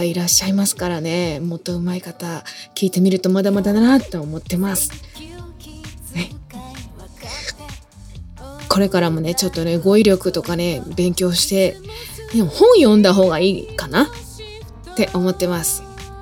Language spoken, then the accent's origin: Japanese; Shizuoka, Japan; 私の地元の静岡では40度近い速報が出ましたね。